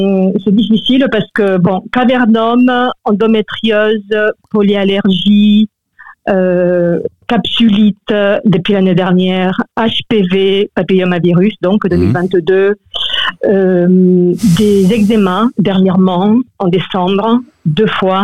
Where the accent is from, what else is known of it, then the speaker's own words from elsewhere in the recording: Peru; French is a second language; Je suis originaire du Pérou. Je suis originaire du Pérou.